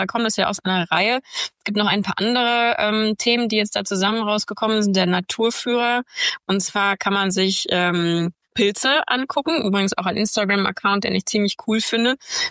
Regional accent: Bielefeld, North Rhine-Westphalia, Germany; born there; ich bin ja gebürtige Bielefelderin und also Ostwestfalen, ganz stolze

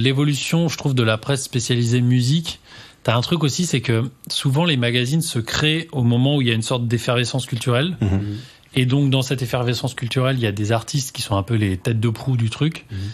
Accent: Normandy, France; je sais qu'on a tous les deux grandi en province. Moi, dans ma tête, je me disais, moi, j'ai grandi en Normandie.

